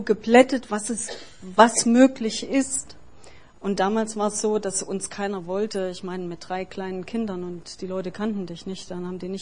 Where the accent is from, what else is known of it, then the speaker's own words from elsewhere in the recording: Germany; Also wir sind ja in der DDR aufgewachsen